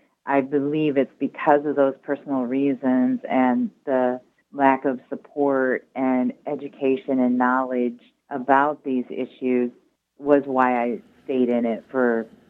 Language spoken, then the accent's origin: English; Michigan, United States; I grew up in Michigan, but I started my career in Arkansas